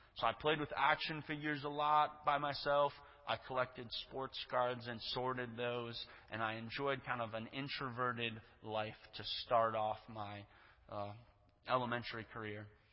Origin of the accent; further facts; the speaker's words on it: Saint Paul, Minnesota, United States; born there; I was born in 1991 in St. Paul to a family that was … my sister Jenna, and we attended First Covenant St. Paul.